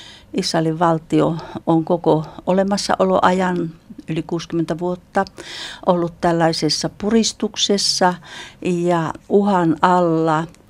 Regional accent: Lapland, Finland; sain uudesti syntyä tuolla kotikunnassani Lapissa.

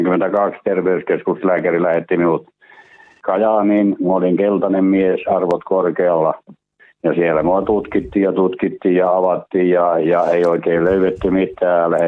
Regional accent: South Ostrobothnia, Finland; olen syntynyt Etelä-Pohjanmaalla ja minun äiti kuului helluntaiseurakuntaan, tätit kuului helluntaiseurakuntaan, eno

